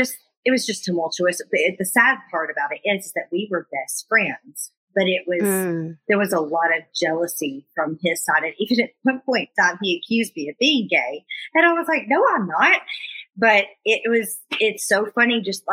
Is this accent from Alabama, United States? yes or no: yes; Alabama, United States; Oh, I grew up in Alabama.